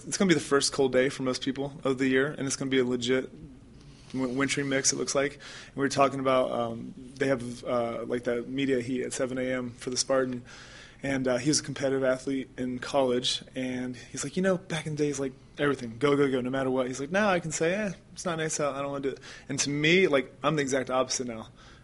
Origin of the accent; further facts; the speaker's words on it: Florida, United States; I grew up in South Florida.